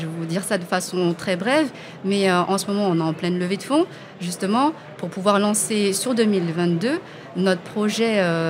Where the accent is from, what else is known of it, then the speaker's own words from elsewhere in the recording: Limoges, Nouvelle-Aquitaine, France; born there; also born or lived in Paris; Moi, je suis née en France, bon, sur la région de Limoges, mais bon, je suis plus parisienne, on va dire.